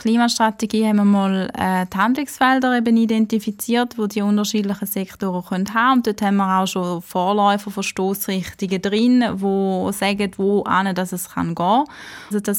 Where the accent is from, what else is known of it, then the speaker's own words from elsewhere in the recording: Eastern Switzerland, Switzerland; für meine Heimatregion die Ostschweiz kann machen, dann freut mich das besonders